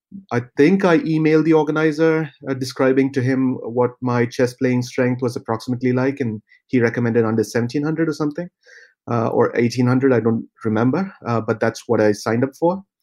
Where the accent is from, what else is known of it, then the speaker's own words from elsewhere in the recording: Thrissur, Kerala, India; also born or lived in Tamil Nadu; I was born in Kerala, but then I moved to Tamil Nadu for a little bit due to my dad's job. So I studied up until third grade in Tamil Nadu and then moved back to Kerala.